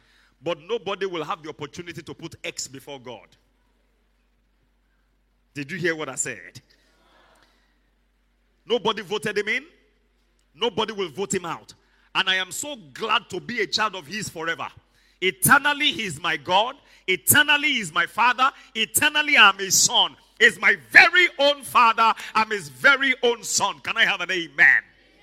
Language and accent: English; Nigeria; Like some people look at us Nigerians, and they cannot separate being Nigerian from being a scammer. So they misjudge us, even those of us that are good people. Nigeria is a good country.